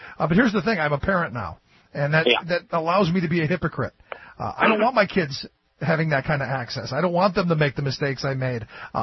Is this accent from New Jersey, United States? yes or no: no; Cleveland, Ohio, United States; My fear, and I grew up in Cleveland, where they're a little looser with beer especially